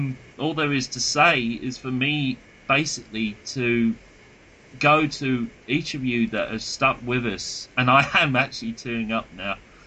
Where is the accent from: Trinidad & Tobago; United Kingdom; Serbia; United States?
Trinidad & Tobago; I am from Trinidad, by the way. I am Nabil's friend, the other Transformer collector on this island.